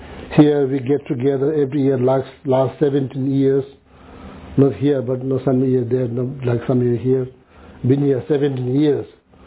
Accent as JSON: {"language": "English", "region": "West Bengal", "country": "India", "tie": "born or raised there", "second_language": "English", "said": "When she go to the Calcutta, there's no big city, India city, close to my hometown."}